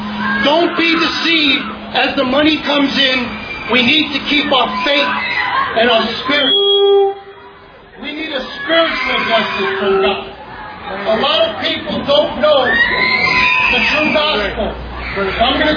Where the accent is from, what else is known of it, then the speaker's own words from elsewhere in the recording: Coney Island, New York, United States; because I'm from Coney Island.